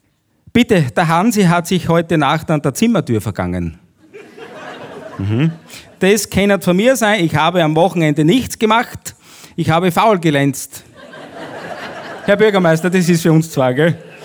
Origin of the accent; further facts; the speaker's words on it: St. Martin im Sulmtal, Styria, Austria; aus St. Martin im Sulmtal, ich und meine Schwester, dort wo ich herkomme